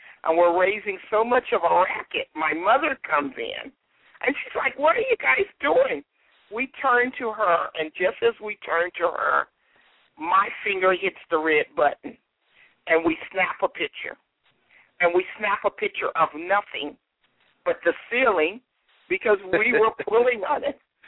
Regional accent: Compton, California, United States; So once again, I grew up in Compton, California.

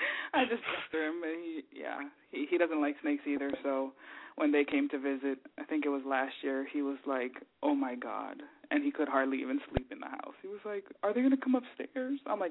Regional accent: Hawaii, United States; I was born and raised in Hawaii, and actually snakes are prohibited there.

